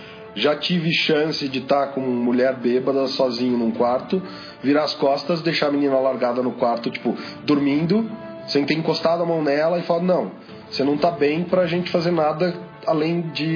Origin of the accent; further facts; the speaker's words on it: Campinas, São Paulo, Brazil; da cidade pequena onde eu cresci, porque todo mundo fala, não, mas Campinas é uma cidade grande. Não, cidade interiorana que tem muitos habitantes